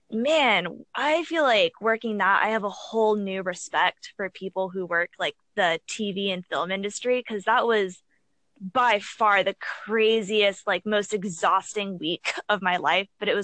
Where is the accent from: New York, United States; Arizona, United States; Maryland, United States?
Arizona, United States; moved away as an adult; now in California, United States; I moved out from Arizona as soon as I turned 18, graduated high school. Like, I threw all my clothes in the backseat of a car and, you know, drove out to California.